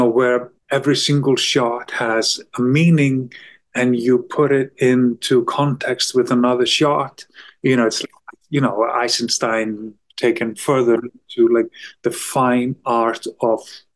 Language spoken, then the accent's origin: English; Iceland; Yes, I was born and raised in Iceland.